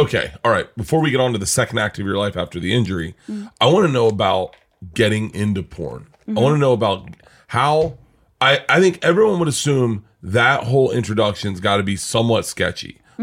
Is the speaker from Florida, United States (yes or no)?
yes; Florida, United States; But I think because I grew up in Florida, I am broken.